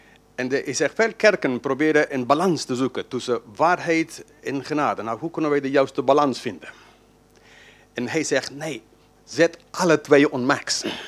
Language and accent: Dutch; England, United Kingdom; Dutch is a second language; now in Eindhoven, Netherlands; ik ben een Engelsman … Dus ik woon in Eindhoven. Ik ben nu bijna 15 jaar in Nederland. Dus ik heb mij een inburgeringscursus in Eindhoven gedaan. Dus mijn zachte G komt ergens daartussen.